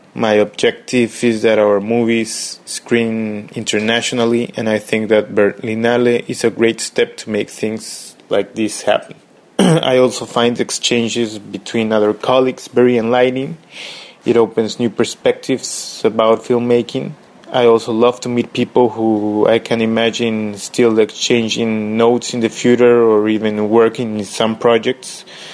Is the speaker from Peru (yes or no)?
yes; Peru; English is a second language; I come from Peru